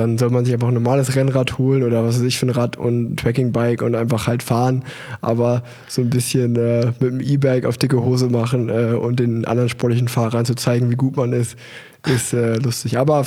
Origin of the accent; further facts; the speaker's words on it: Cologne, North Rhine-Westphalia, Germany; Also ich glaube, als Kölner geht man sehr selten auf die Domplatte.